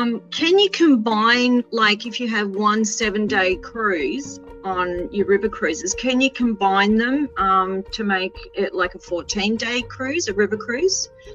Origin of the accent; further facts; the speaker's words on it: Australia; but me being an Aussie, I have lots of friends who say